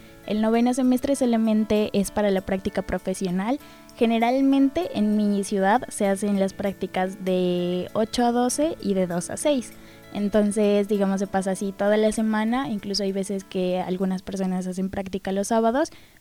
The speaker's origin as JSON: {"language": "Spanish", "town": "Pasto", "region": "Nariño", "country": "Colombia", "accent": "pastuso", "said": "lo que pasa es que mi ciudad, como te digo, es frontera con Ecuador, entonces nuestro acento es muy neutro. Dicen pues algunas personas que el acento pastuso es el acento como mejor entendible para los extranjeros"}